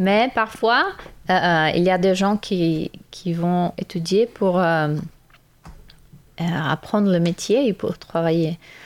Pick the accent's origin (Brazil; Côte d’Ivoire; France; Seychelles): Brazil; French is a second language; Je suis brésilienne.